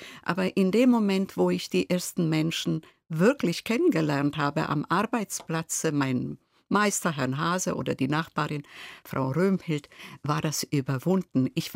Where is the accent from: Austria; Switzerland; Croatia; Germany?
Croatia; Split, Split-Dalmatia County; Ich bin in Split geboren. Meine Eltern kamen aus einem Bergdorf, 50 Kilometer von Split entfernt. Dort lebte ich bis zu meinem 10. Lebensjahr und wurde dann in ein Vorort von Split mitgenommen von dem Vater zu anderen älteren Geschwistern